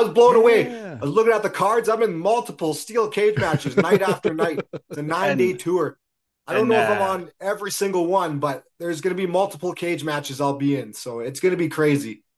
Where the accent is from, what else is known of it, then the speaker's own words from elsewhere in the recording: Regina, Saskatchewan, Canada; My hometown.